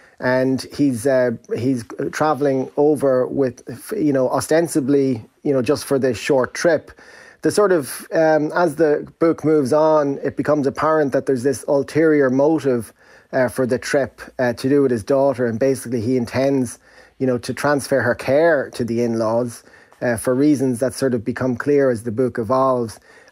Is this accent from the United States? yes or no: no; Ireland; growing up in Ireland